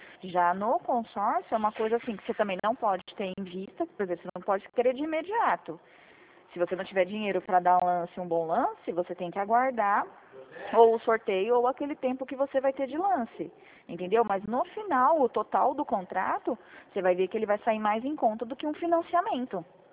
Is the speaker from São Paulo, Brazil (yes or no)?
yes; São Paulo, Brazil; Eu sou daqui de São Paulo